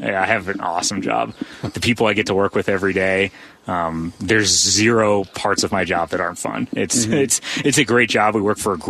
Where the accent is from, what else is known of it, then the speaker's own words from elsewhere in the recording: Ohio, United States; As a kid, I grew up in Ohio.